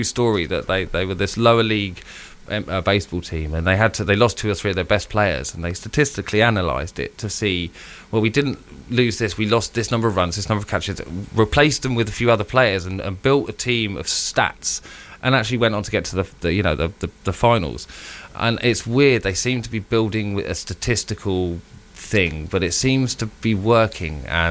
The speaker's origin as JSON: {"language": "English", "region": "South East England", "country": "United Kingdom", "tie": "born or raised there", "said": "growing up on the Isle of Wight, back when we were rubbish, that wasn't a great team to support. But when I moved up to the mainland, I started going to see them"}